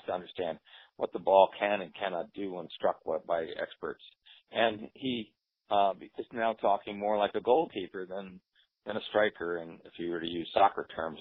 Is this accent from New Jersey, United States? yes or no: yes; New Jersey, United States; Well, I grew up in New Jersey and played Baltusrol many times.